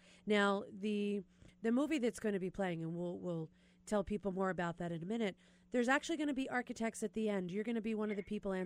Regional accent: Philadelphia, Pennsylvania, United States; Dean Sakamoto is in my hometown of Philadelphia.

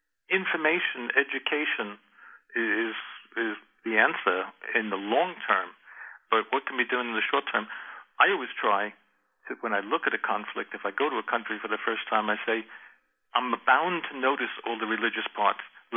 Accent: United States; So, for example, being an American and going around to different countries and different cultures covering different religions

